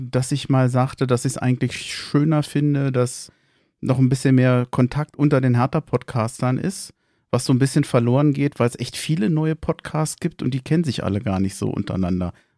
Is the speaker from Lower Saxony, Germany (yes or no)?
no; Berlin, Germany; man kann es als Berliner sehr gut in Köln aushalten